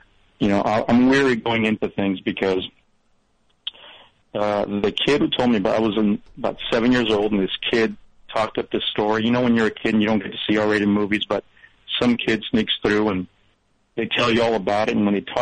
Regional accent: El Paso, Texas, United States; now in San Diego, United States; I'm from El Paso, but I'm in San Diego.

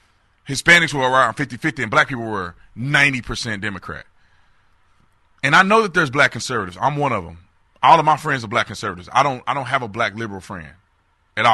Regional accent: Eastwood, Texas, United States; I grew up in Eastwood, Texas, a part of my life, not of my whole life. Gunshots every night.

